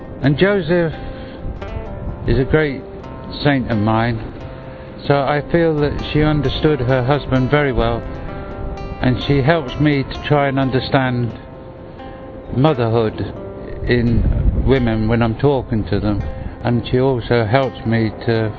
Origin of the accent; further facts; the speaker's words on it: England, United Kingdom; I come from England. My family are Irish.